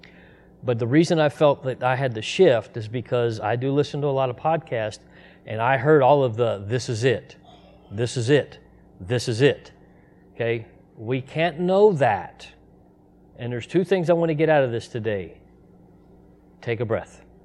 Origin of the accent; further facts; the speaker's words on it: Cincinnati, Ohio, United States; I'm originally from Cincinnati.